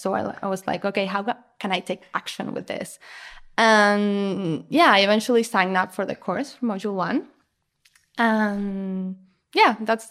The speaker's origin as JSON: {"language": "English", "country": "Argentina", "said": "Okay, so I'm 28. I live in Argentina. I'm from Argentina."}